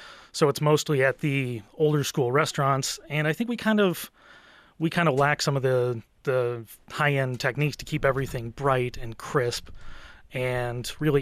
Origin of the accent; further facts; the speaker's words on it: Buffalo, New York, United States; And I grew up in Buffalo, so Chevetta's was the name of the day in Buffalo.